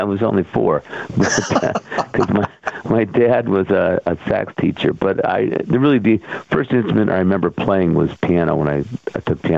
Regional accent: Erie, Pennsylvania, United States; moved away as an adult; now in New Jersey, United States; No, I grew up in Erie, Pennsylvania, moved to New Jersey, during the 80s, and because there's a lot more going on here than there is in Erie.

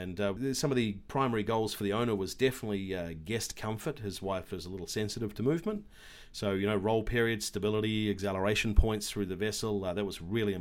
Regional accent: New Zealand; I'm from New Zealand

